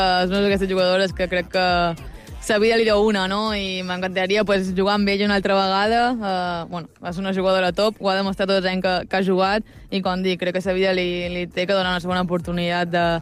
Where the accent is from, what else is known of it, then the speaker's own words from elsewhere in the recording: Balearic Islands, Spain; És que no canvia Mallorca per res. Mira, jo quan venc aquí, anar al meu poble